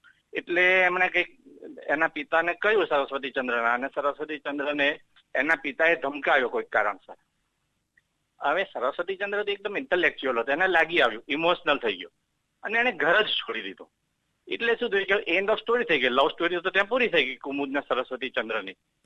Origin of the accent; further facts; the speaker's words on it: Nadiad, Gujarat, India; હું નડિયાદનો છું, નડિયાદના નાગર ફેમિલીમાં છું